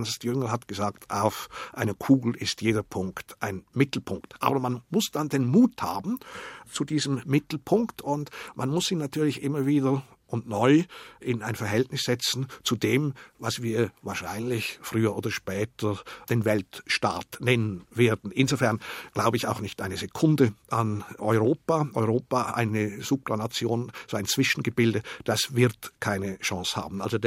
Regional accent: Zug, Switzerland; moved away; wenn ich nach Hause komme, wenn ich in die Schweiz komme, deutlicher, gerade auch als Zuger, das ist, dass wir eigentlich zwei Zeiten haben in der Schweiz.

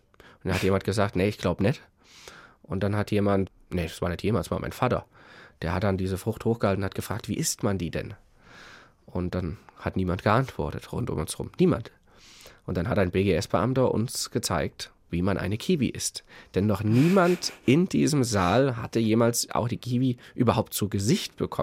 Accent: Germany; So hat man ja bei uns in der DDR gesagt.

